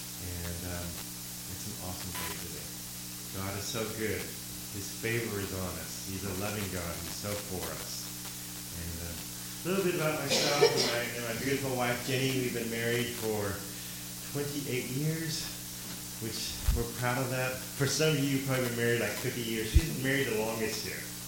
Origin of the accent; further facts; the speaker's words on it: California, United States; now in Hong Kong; I came from California, where I was raised, to Hong Kong. My first mission trip, I got saved when I was 17 years old.